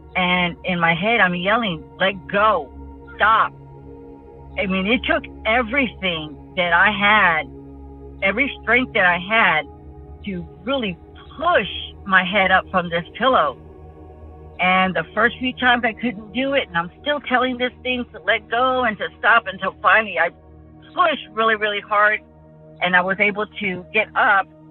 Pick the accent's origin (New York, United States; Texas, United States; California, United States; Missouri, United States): Texas, United States; San Antonio; Hi, Derek. … I'm from San Antonio, Texas.